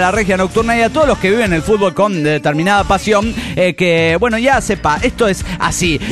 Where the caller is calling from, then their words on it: Santa Rosa, La Pampa, Argentina; de Santa Rosa, Argentina.